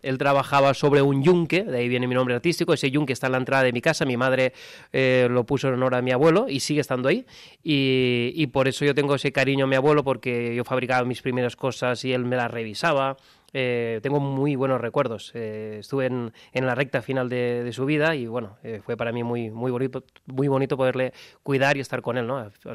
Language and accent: Spanish; Spain; tengo aspecto como si fuera medio escocés, medio español, y la verdad que no, soy español y me encanta ser español y me siento muy de aquí